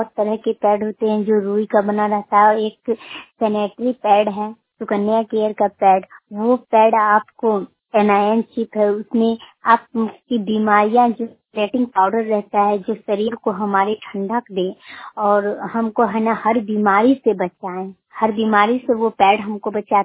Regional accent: Meghwa Malikana, India; मैं तितरिया ब्लॉक से हूँ। गांव हुआ मेरा मेघवा मलिकाना।

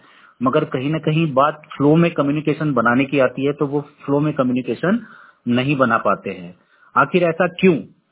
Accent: Dhamangaon, Maharashtra, India; मैं प्रॉपर धामन गांव से हूँ

